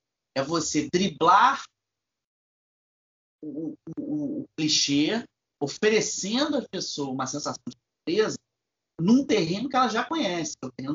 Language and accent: Portuguese; Rio de Janeiro, Brazil; eu nasci num lugar no Rio de Janeiro chamado Bom Sucesso, que é um bairro muito pobre da Zona Norte do Rio. É, esse lugar é um lugar repleto de favelas e eu cresci numa dessas chamada Morro do Adeus.